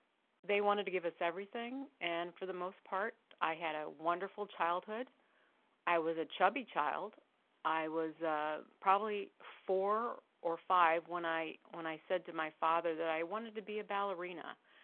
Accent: St. Louis, Missouri, United States; I am an abstinent compulsive overeater. I'm from St. Louis, Missouri

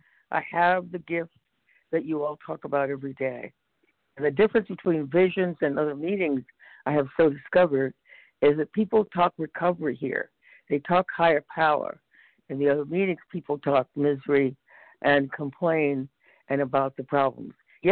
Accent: California, United States; from Northern California

